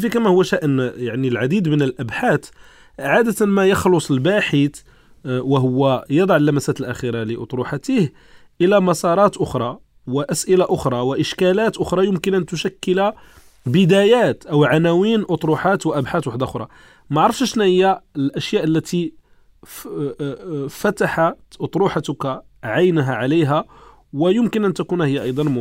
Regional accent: Morocco; تقييمك الحجم البحث عندنا في المغرب في هذا المجال بالضبط

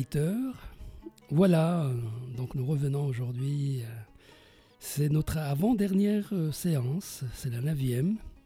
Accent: Morocco; chez nous au Maroc et dans le monde.

